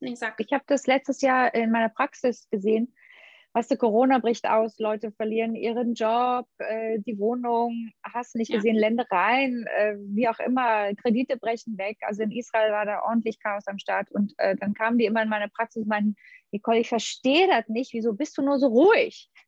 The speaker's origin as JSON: {"language": "German", "region": "East Germany", "country": "Germany", "tie": "born or raised there", "said": "Und ich bin ja im Osten aufgewachsen und da musste jeder Sport machen."}